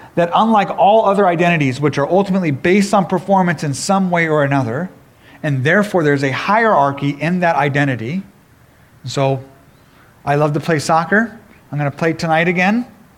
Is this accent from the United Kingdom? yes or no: no; Japan; now in United States; As Midwesterners, I'm a Midwesterner now. I grew up in Japan, but I've lived in the Midwest for a long time now.